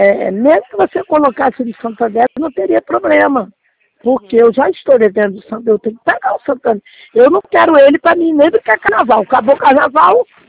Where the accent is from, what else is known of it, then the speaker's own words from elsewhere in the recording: Rio de Janeiro, Brazil; Você falou que eu sou natural do Rio de Janeiro, sou.